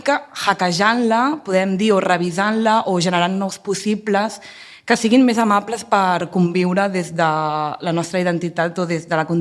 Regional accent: Torrelles de Llobregat, Catalonia, Spain; Galop de Panderetes és una dansa de l'esbar del meu poble, de Torrelles de Llobregat, que havíem ballat des de peques.

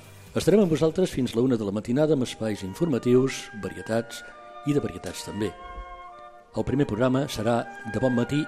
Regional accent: Barcelona, Catalonia, Spain; perquè jo sóc de Barcelona, però estava fora, estava a Girona

